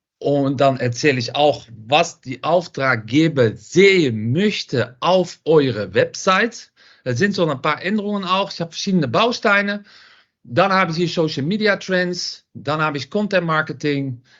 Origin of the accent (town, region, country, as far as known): Netherlands; German is a second language